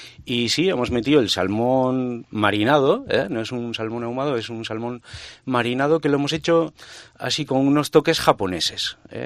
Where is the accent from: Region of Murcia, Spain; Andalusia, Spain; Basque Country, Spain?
Basque Country, Spain; yo soy vasco